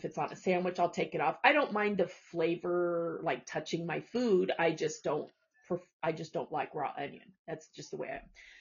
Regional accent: Illinois, United States; I'm from Illinois, babe.

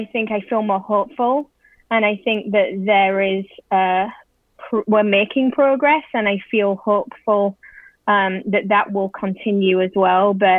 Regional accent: England, United Kingdom; growing up in England, it's, you know, I'm biracial, so I grew up in a house, you know, with a white father and a black mother

